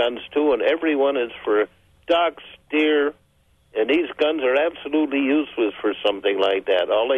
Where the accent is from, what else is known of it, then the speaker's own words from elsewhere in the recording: Three Lakes, Wisconsin, United States; Yeah, I'm from Three Lakes.